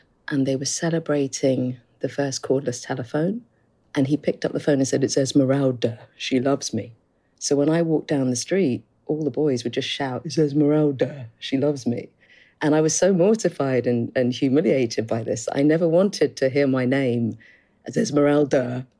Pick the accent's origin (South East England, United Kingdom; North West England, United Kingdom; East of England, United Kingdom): South East England, United Kingdom; Rye; we grew up in Rye on this beautiful cobbled street called Mermaid Street, which used to descend down to the sea.